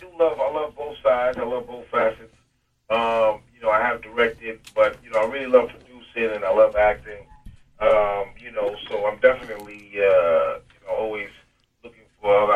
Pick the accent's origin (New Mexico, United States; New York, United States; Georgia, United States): New York, United States; and I'm a New Yorker, so I always feel like I'm a New Yorker, you know, I know what's going on